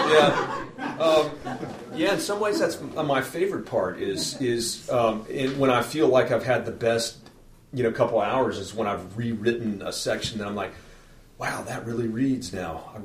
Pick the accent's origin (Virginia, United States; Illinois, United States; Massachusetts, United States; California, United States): Virginia, United States; having grown up with parents from West Virginia, but I grew up in Virginia, but it had gone back there in the summers